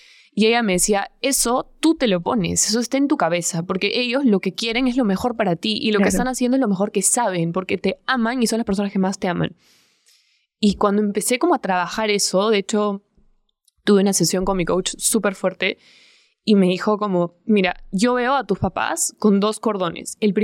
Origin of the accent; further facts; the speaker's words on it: Arequipa, Peru; fui a Arequipa, porque soy de Arequipa, para los que no saben